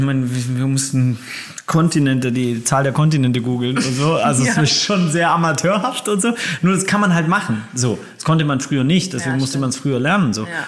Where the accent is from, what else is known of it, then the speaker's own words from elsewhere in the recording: Baden-Württemberg, Germany; also born or lived in Hamburg; ich komme ja aus dem Schwabenländle, ne? Sehr Bürger, Bildungsbürgertum. Ja? Ja. Also, und ich sage immer den Leuten, dass ich geboren im Schwabenländle bin, aber sozialisiert auf St. Pauli.